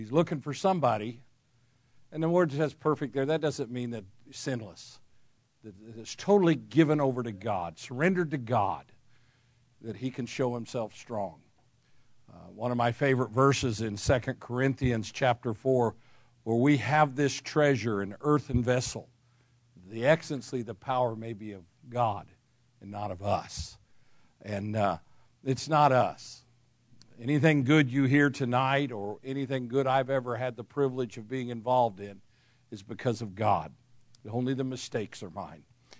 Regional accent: Phoenix, Arizona, United States; And then I grew up in Phoenix, Arizona, my high school days.

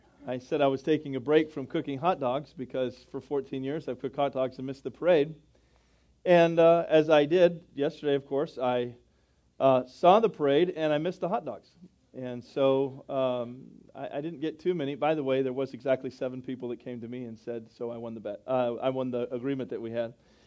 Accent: United States; I'm so thankful I'm an American. I am so thankful to be an American, but I'm so thankful to be a Christian American.

